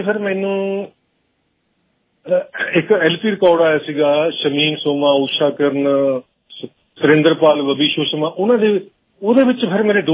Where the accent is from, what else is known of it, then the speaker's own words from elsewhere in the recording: Ghumana, Punjab, India; ਮੇਰਾ ਪਿੰਡ ਰਾਜਪੁਰਾ